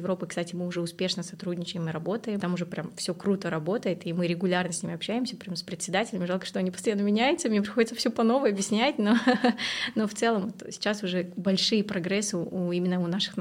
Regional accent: Astana, Kazakhstan; ну, у меня тоже корни южанские, но в целом я всю жизнь росла в Астане.

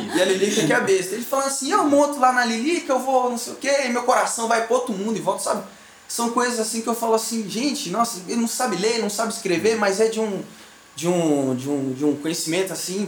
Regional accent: São Paulo, Brazil; Eu não sou lá de lá, né? Eu sou da Grande São Paulo, eu sou filho desses migrantes brasileiros, né?

